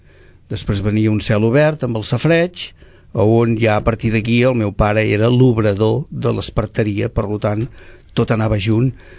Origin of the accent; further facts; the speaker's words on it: Sabadell, Catalonia, Spain; born there; néixer a Sabadell